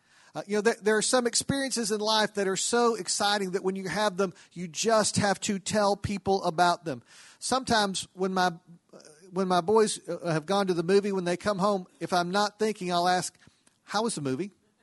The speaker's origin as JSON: {"language": "English", "town": "Lubbock", "region": "Texas", "country": "United States", "tie": "born or raised there", "said": "When I was growing up in Lubbock, we had field trips to Prairie Dog Town on the edge of Lubbock."}